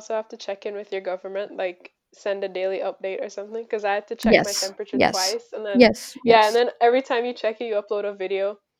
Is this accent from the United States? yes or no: no; Jamaica; Oh, sorry. I'm from Jamaica.